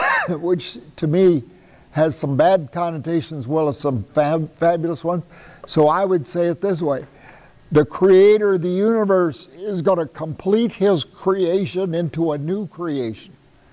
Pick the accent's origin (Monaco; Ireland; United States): United States; Iowa; And I'm from Iowa, and I can tell you Iowa dirt is worth a lot more money than Israel dirt. A lot blacker.